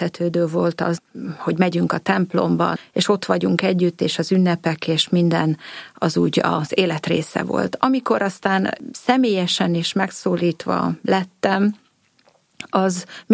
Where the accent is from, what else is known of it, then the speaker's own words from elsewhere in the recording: Kunmadaras, Jász-Nagykun-Szolnok, Hungary; Vidéken történt ez Kunmadarason